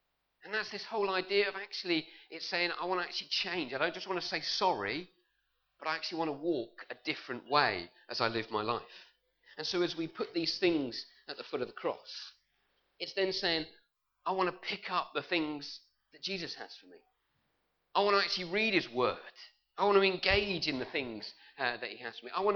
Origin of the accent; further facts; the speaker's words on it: United Kingdom; And we all moved around and proved that we're British generally by forming an orderly queue and all that sort of thing.